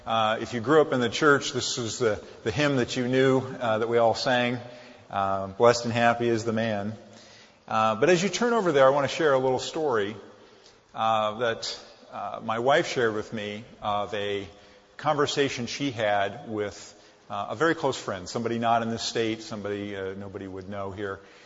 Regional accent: Pasadena, California, United States; born there; I was born in Pasadena, and we've been in Northern California for about 20 years

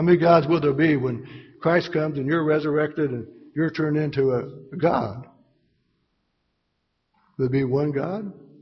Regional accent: Anderson, Indiana, United States; born there; I was born in Anderson, Indiana, but my mom must have went through Missouri

